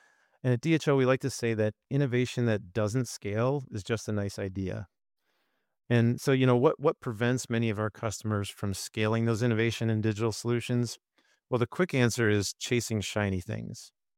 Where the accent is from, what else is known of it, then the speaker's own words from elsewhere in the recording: Detroit, Michigan, United States; And growing up in Detroit, I thought that would lead me to a career in the auto industry.